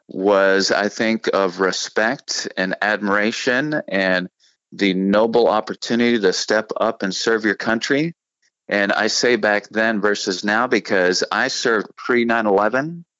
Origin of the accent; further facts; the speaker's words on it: Pittsburgh, Pennsylvania, United States; I grew up in Pittsburgh. And the Steel City is a great city. It's a great sports city.